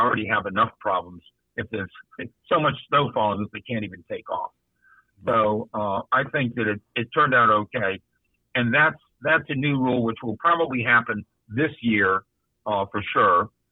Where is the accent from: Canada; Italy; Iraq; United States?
Italy; when I used to grow up in it, when I grew up in Italy.